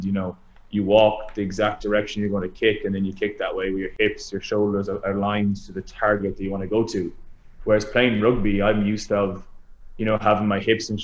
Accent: Ireland; when I was a 10-year-old growing up in Ireland

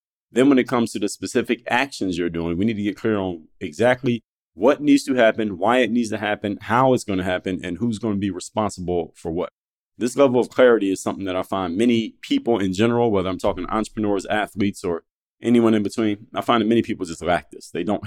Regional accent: Philadelphia, Pennsylvania, United States; because I'm from Philadelphia. I know a lot of New Yorkers

